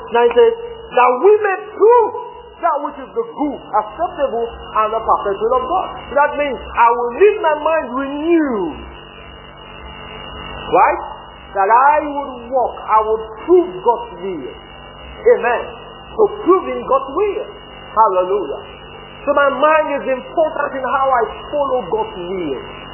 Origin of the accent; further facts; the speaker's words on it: Nigeria; This Bible is not supposed to enter this Bible because I'm a Nigerian.